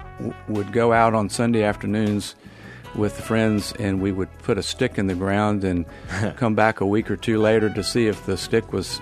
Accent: Davidson, North Carolina, United States; I clearly say that I'm from Davidson, North Carolina.

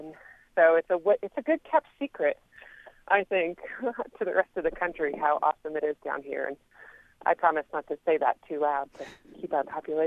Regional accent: Massachusetts, United States; I grew up in Massachusetts. Most of my family is from New Hampshire, so it has a really similar vibe to New Hampshire, actually.

